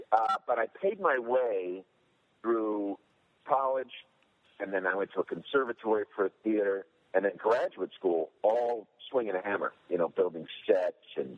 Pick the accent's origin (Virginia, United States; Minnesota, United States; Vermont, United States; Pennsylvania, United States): Pennsylvania, United States; I'm from Pennsylvania. I went to Temple University for graduate school in Philly.